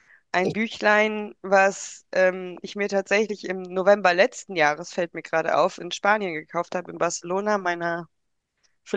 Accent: Cologne, North Rhine-Westphalia, Germany; ich bin 44, bin aus Köln

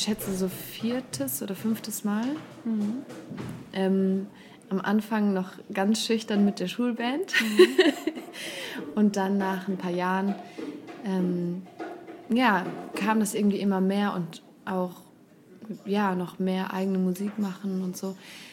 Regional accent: Nastätten, Rhineland-Palatinate, Germany; Adrian kommt aus der Limburger Gegend und wir sind aus Nastetten.

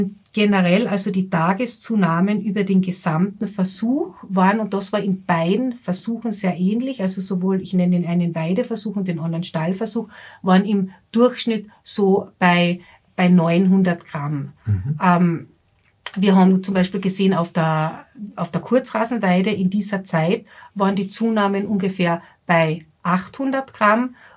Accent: Austria; weil das bei uns in Österreich und im deutschsprachigen Raum eine große Bedeutung hat.

